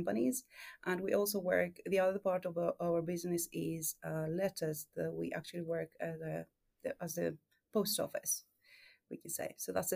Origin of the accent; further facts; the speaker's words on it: Argentina; English is a second language; moved away as an adult; now in Sweden; I don't come from Sweden. I come from Argentina, and I've been living in Sweden for 10 years